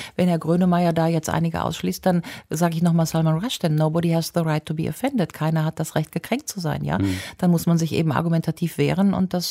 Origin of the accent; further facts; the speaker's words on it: North Rhine-Westphalia, Germany; Ja, also ich sag mal vorab, ich komme aus dem Rheinland